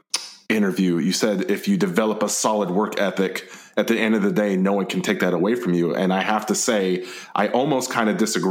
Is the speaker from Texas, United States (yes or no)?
yes; Texas, United States; I'm from Texas